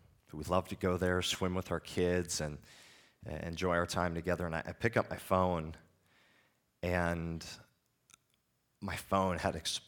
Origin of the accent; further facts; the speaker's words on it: North Dakota, United States; I was raised in North Dakota. I grew up on a fairly wealthy farm.